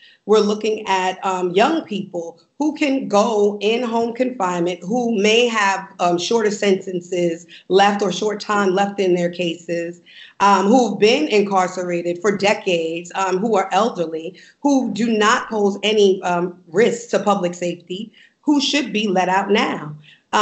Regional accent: New York, United States; So yeah, as a New Yorker right now, in this critical moment, we are in a national crisis.

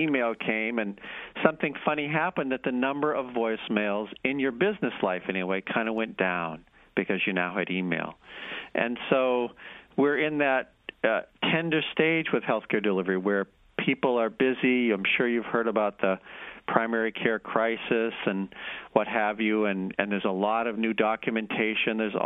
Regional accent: Barre, Vermont, United States; I grew up in Barrie, Vermont, nice little town, and there were two hardware stores, True Value and Aubuchon's.

